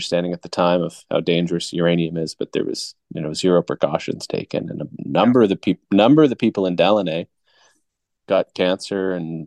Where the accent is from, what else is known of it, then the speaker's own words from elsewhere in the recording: Nova Scotia, Canada; also born or lived in New Brunswick; I'm not from the north. I grew up in Nova Scotia and New Brunswick.